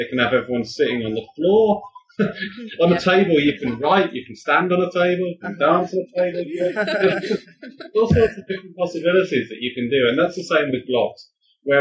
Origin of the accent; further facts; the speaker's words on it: England, United Kingdom; I mean, I'm from England originally